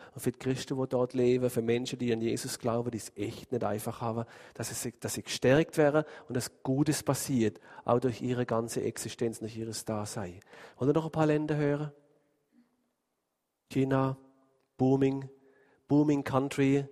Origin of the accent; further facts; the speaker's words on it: Switzerland; Da habe ich mich dann super vollmächtig gefühlt, weißt du, so als Schweizer.